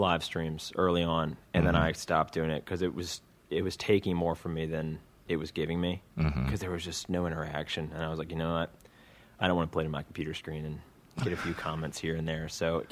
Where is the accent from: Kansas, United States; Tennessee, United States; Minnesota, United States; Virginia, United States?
Virginia, United States; Virginia Beach; she happened to be from Charlottesville, and I was from Virginia Beach